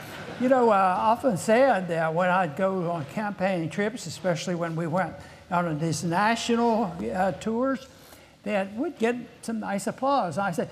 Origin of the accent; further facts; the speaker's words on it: Green Tree, Pennsylvania, United States; we were raised in Greentree